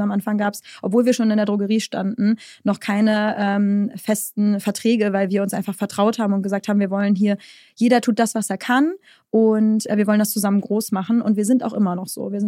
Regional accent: North Rhine-Westphalia, Germany; und ich komme halt aus NRW

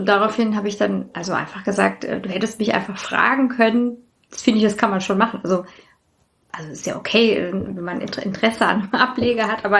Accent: Hanau, Hesse, Germany; Ich kann sagen, ich komme auch aus Hanau

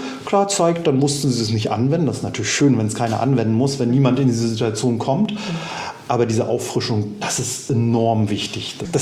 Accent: Mecklenburg-Vorpommern, Germany; Ich bin echter Rüganer. Oh, ich bin auf Rügen geboren, wohne seit 46 Jahren hier auf Rügen, also so ein echter Fischkopf.

